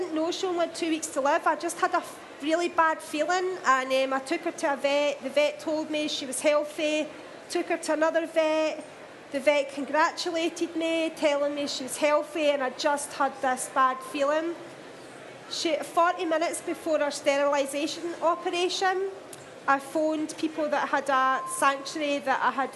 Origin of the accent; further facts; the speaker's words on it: Scotland, United Kingdom; So that, but because obviously I adopted her and I'm Scottish, that's why she's here.